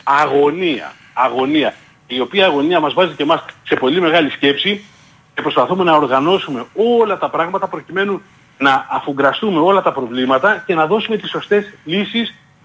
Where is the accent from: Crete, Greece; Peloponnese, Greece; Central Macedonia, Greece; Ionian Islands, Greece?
Ionian Islands, Greece; Lixouri; σαν οικογένεια έχουμε επενδύσει όλα μας τα πράγματα εδώ στο Λιξούρι. Δεν φύγαμε από τα χωρικά μας.